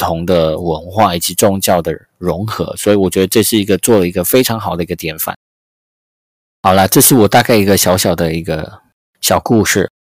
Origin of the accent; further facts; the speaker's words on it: Indonesia; 我们在印尼生活长大，然后我们就不会特别的，就是我们从小在印尼长大